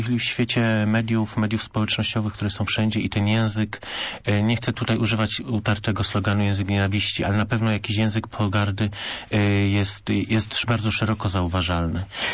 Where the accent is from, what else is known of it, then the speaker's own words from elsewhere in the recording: Wronki, Greater Poland Voivodeship, Poland; Ja sam pochodzę z miasta, które liczy 12 tysięcy mieszkańców. To są Wronki oddalone 50 kilometrów od Poznania.